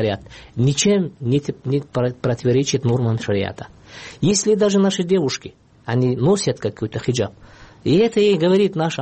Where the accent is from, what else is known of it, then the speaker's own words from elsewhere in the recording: Kyrgyzstan; Я кыргыз, ага. Поэтому я должен, я обязан даже носить колпак. И я ношу здесь, в Кыргызстане